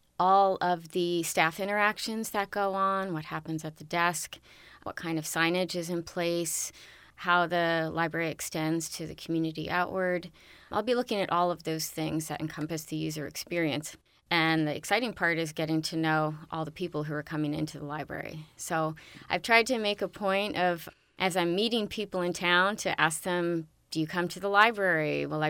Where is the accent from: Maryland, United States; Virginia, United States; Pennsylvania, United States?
Virginia, United States; Lorton; I come from Lorton, Virginia, which is about 30 minutes outside of Washington, D.C.